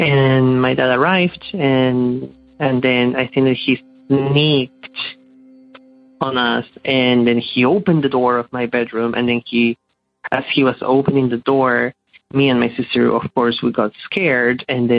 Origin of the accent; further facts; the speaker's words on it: Peru; now in Toronto, Canada; So I am Canadian, but I was born and raised in Peru in South America.